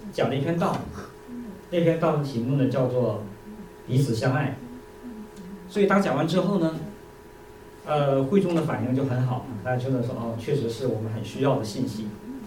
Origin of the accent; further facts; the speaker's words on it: Northeast China, China; 你老家是哪里呢？我说是东北的。